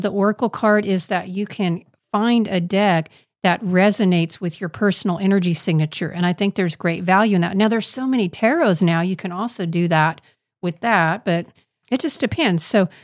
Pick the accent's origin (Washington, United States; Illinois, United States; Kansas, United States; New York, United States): Kansas, United States